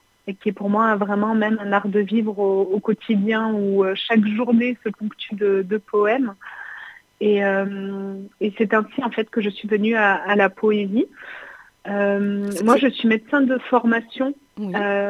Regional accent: France; born there; also born or lived in Syria; moi, je suis née en France, mais on allait passer tous nos étés en Syrie avec mes parents.

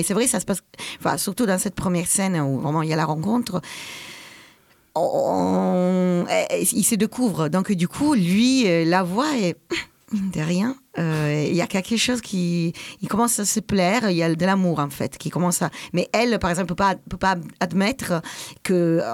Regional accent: Italy; Donc moi, je suis italienne, j'aime beaucoup le langage, enfin la langue.

